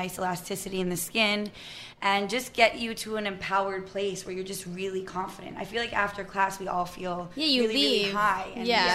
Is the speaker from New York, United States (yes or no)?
yes; New York, United States; All right, I grew up in New York.